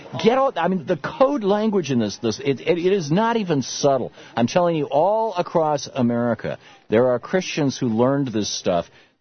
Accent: Lansing, Michigan, United States; I grew up in Lansing, Michigan, or, you know, right in the heart of the Midwest

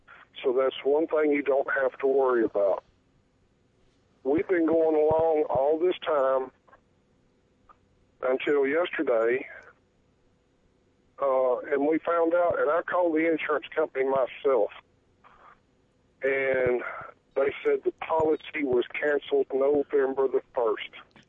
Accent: Jasper, Texas, United States; now in Kirbyville, United States; I was actually born and raised in Jasper, but I've been in a little town south of there called Kirbyville for 25 years.

